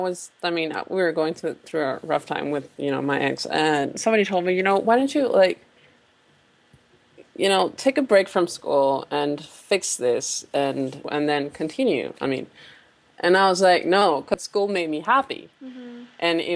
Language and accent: English; Asunción, Paraguay; moved away as an adult; now in United States; I was born in Paraguay in 1988 in Asunción, which is Paraguay's capital city. And I lived there my whole life until I moved to the U.S. about almost 2 years ago to get a master's degree.